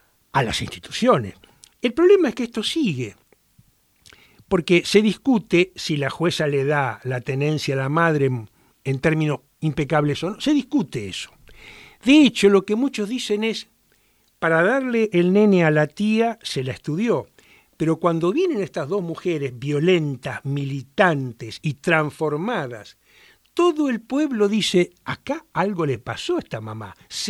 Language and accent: Spanish; General Pico, La Pampa, Argentina; Voy a empezar con lo que pasa en mi pueblo, en General Pico, porque esto empezó en General Pico, luego se fue a Santa Rosa.